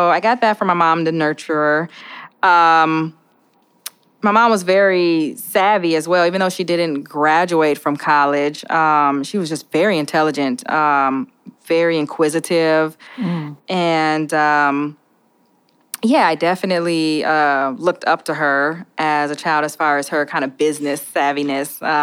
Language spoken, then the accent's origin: English; Minneapolis, Minnesota, United States; So I grew up in North Minneapolis. Actually, my house that I grew up in is right across the street from where we are currently sitting.